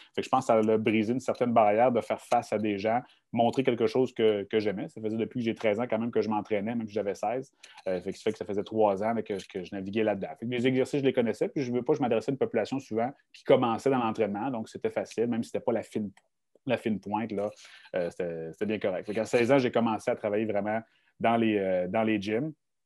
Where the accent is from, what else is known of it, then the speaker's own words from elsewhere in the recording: Baie-Comeau, Quebec, Canada; je suis natif de la Côte-Nord, donc Baie-Comeau, donc j'étais plus loin